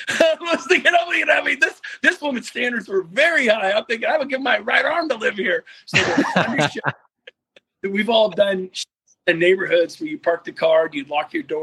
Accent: California, United States; And I'm from California.

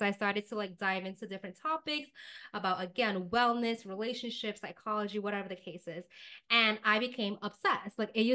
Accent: New York City, New York, United States; But like, I'm a New Yorker.

